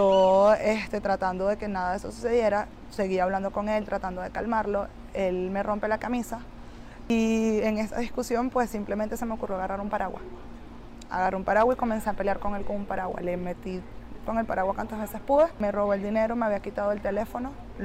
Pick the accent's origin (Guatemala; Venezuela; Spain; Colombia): Venezuela; moved away as an adult; now in Trinidad and Tobago; Vengo de Venezuela, soy venezolana, tengo 22 años de edad y llegué acá a Trinidad buscando una calidad de vida que en Venezuela ya no se consigue. Tengo ya un año viviendo acá en Trinidad y Tobago en estatus de refugiada.